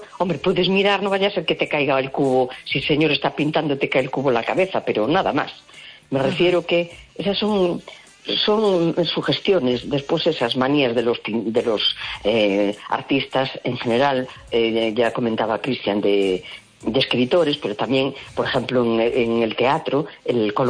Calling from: A Coruña, Galicia, Spain; de La Coruña.

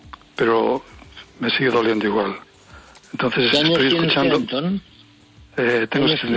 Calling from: Pontevedra, Galicia, Spain; soy de Pontevedra.

